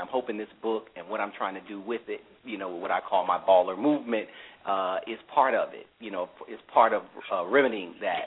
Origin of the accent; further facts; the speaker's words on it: St. Louis, Missouri, United States; I'm from North St. Louis, and so St. Louis, like many cities, pretty racially segregated